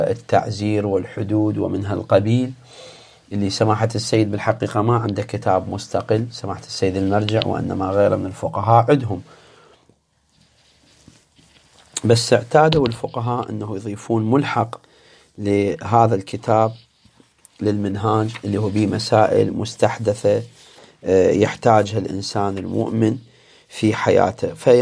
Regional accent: Iraq

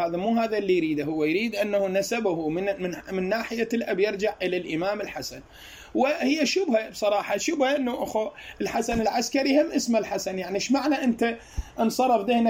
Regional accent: Iraq; هذا الغالب عندنا في العراق

